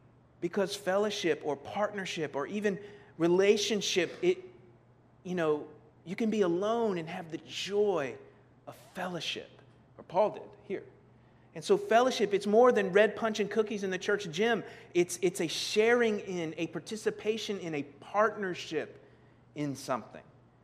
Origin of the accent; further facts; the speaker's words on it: Florida, United States; my sister moved to Georgia, and we grew up in Florida